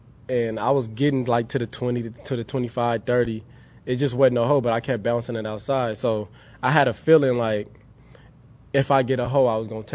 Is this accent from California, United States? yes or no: yes; California, United States; When he found out I was from the Bay and everything, he brought me in.